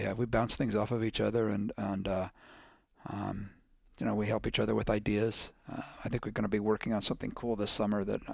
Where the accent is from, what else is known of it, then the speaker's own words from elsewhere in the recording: Iowa, United States; Rick's from Fort Dodge, but I was born on the East Side, East High School, baby.